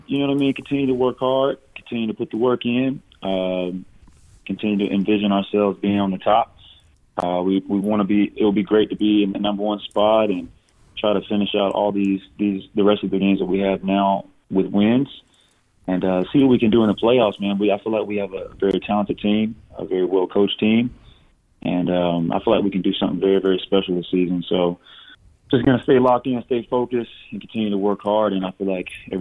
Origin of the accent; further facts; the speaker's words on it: Panama City, Florida, United States; now in Perth, Australia; It reminds me of home. I'm from Panama City, Florida, and the sunshine and good weather and good food, good people, beaches, and it's a good vibe, man.